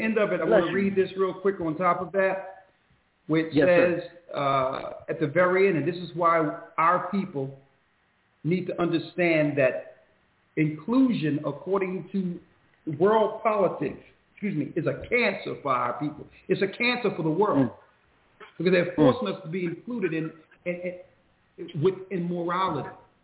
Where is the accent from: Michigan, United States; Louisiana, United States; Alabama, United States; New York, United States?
Louisiana, United States; Lake Charles; born there; I was born in Lake Charles.